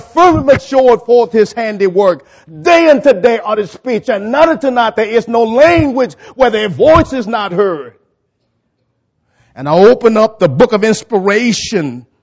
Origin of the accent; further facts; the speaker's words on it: New Orleans, Louisiana, United States; I'm originally from New Orleans, flatlands, swamps, got a lot of lakes here. No mountains, but I remember when I was young, I was just infatuated with mountains.